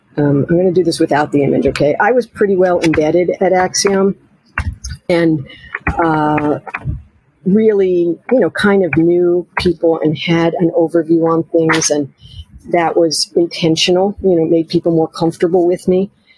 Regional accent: Arkansas, United States; I was cheap. I was from Arkansas.

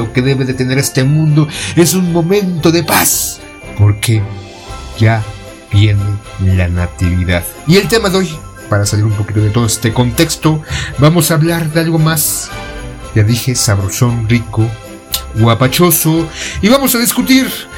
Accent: Mexico City, Mexico; yo como chilango, como tocado por los mismísimos dioses, viviendo en el ombligo del mundo

